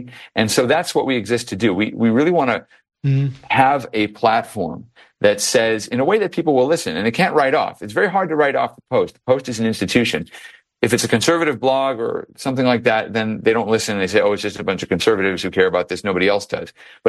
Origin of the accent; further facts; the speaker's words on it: Chicago, Illinois, United States; And I grew up in Chicago. I'm a Cubs fan, a Bears fan as well.